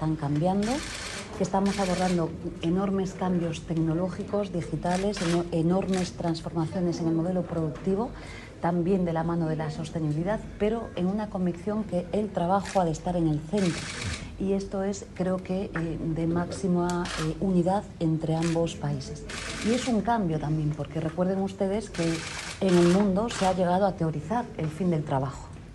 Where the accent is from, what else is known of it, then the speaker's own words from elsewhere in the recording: Galicia, Spain; now in Uruguay; ¿Qué les voy a decir yo, que soy gallega?